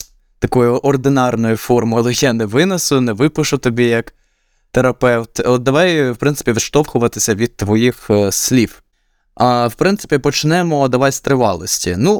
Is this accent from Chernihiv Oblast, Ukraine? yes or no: no; Poltava, Poltava Oblast, Ukraine; в моїй рідній Полтаві відкриваються якісь маленькі все ж таки вже такі заклади